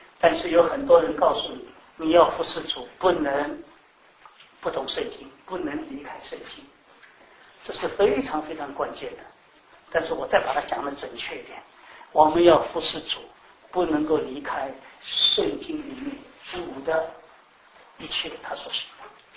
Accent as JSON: {"language": "Chinese", "country": "China", "said": "至少对我们中国人来讲没有意义。"}